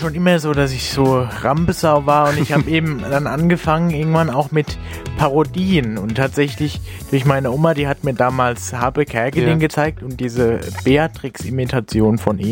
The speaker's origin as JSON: {"language": "German", "region": "Bavaria", "country": "Germany", "tie": "born or raised there", "said": "spendet der Veranstalter direkt an meine Heimatgemeinde Karl am Main"}